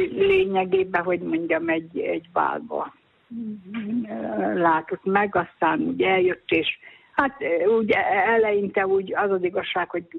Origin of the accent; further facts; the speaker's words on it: Paszab, Szabolcs-Szatmár-Bereg, Hungary; born there; now in Ibrány, Hungary; én Paszabon születtem, ahol a híres világhírű paszabi szőtteseket szövik.